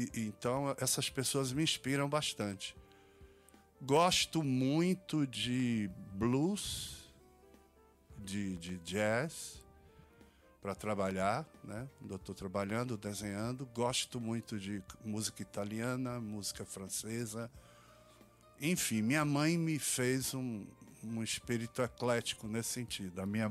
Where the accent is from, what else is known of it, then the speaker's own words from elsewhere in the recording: Northeast Region, Brazil; eu sou nordestino roxo. Não eu amo o Brasil, mas assim, eu sou nordestino roxo e a gente é ensinado a amar cada torrão da nossa terra.